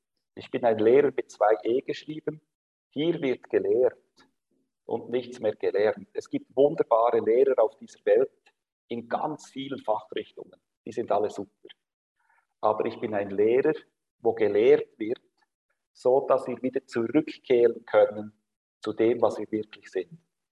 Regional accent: Switzerland; born there; ich bin in der Schweiz geboren.

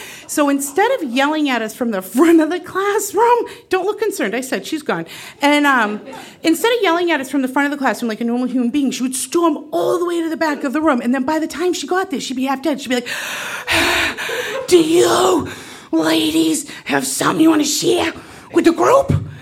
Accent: Boston, Massachusetts, United States; went to an inner city Boston public high school.

